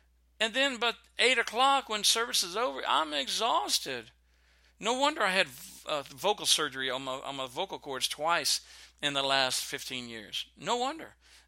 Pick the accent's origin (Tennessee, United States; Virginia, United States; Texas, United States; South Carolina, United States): Texas, United States; And I think that's a good thing because I was raised in Texas.